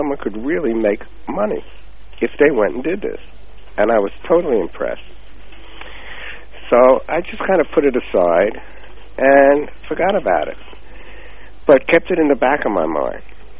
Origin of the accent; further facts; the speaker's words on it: Brooklyn, New York, United States; also born or lived in Long Island; I was born in New York City, actually Brooklyn, New York, and went to school there, moved out to Long Island, which is a little further out of the city in the suburbs, and graduated high school